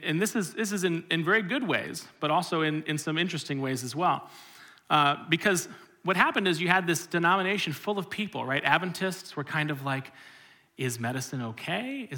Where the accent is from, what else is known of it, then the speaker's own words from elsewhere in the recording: Orlando, Florida, United States; I grew up in Orlando, so you can't go a block without seeing a Florida hospital.